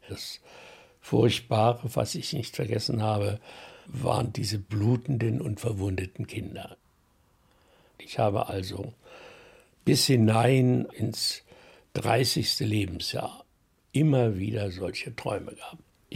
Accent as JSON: {"language": "German", "town": "Wrocław", "region": "Lower Silesian Voivodeship", "country": "Poland", "tie": "born there", "said": "geboren in Breslau am 14. Juni 1935. Ich bin Theologe"}